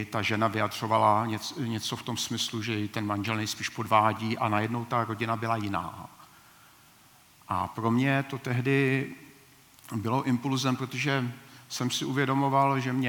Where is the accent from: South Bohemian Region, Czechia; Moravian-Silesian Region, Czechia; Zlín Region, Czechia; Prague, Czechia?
Zlín Region, Czechia; Zlín; A uvěřil jsem u baptistů, su ze Zlína